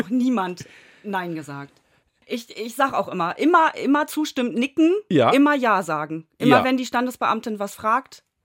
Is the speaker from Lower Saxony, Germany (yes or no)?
yes; Jesteburg, Lower Saxony, Germany; also born or lived in Hamburg; Also ich bin schon in Hamburg geboren, aber dann relativ schnell sind meine Eltern aufs Land gezogen und ich bin in Jesteburg groß geworden, ja. Dann für die Ausbildung bin ich tatsächlich nochmal nach Hamburg gezogen, ein paar Jahre.